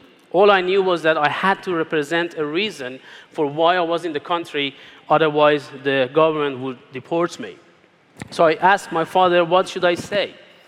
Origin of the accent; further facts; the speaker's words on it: Iran; I was born in Iran less than a year before the Islamic Revolution of Iran took place in 1979.